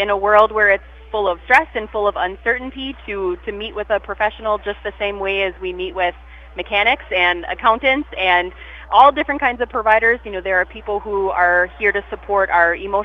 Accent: Minnesota, United States; So I have been born and raised in West Central Minnesota and settled in this area here.

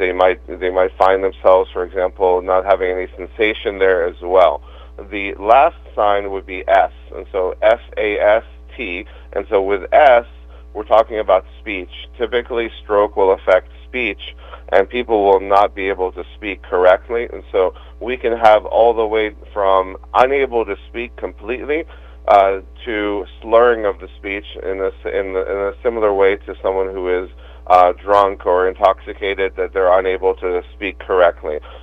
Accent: Maryland, United States; Well, I grew up in Maryland, anyone's familiar with Towson State University, so grew up about 45 minutes away from there in Harford County.

